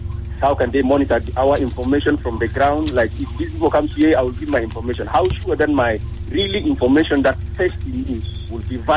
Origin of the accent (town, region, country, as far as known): Yei, Central Equatoria, South Sudan